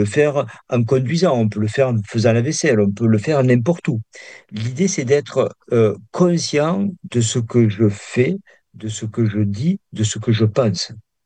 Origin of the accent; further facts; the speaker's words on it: France; mais en tant que Français, il y a un seul mot qui n'est pas un verbe